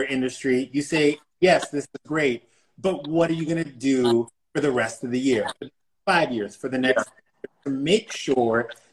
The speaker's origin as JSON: {"language": "English", "region": "the South", "country": "United States", "said": "I'm gay, I am Jewish, I'm from the South, Katrina, we can check off 10 boxes, I'm ready to eat."}